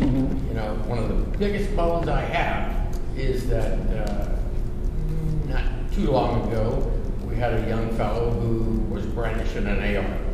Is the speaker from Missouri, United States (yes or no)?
yes; Missouri, United States; And by the way, I'm from Missouri.